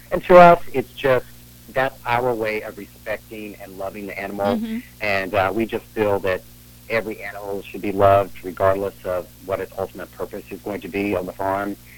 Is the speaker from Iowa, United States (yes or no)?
no; North Carolina, United States; We both grew up in very rural areas. Josh grew up in Wisconsin, and I grew up in North Carolina.